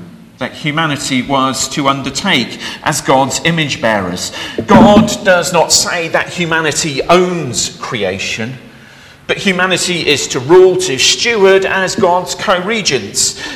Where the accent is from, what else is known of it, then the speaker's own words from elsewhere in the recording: United Kingdom; The first being British, and on the whole, we don't like talking about money that much.